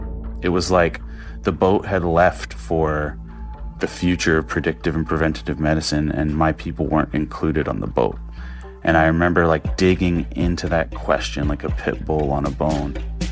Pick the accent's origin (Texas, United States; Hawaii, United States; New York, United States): Hawaii, United States; I've been thinking about diversity and genetic variation for pretty much my whole life as a Hawaiian person. You know, my ohana, my family, is from the Big Island of Hawaii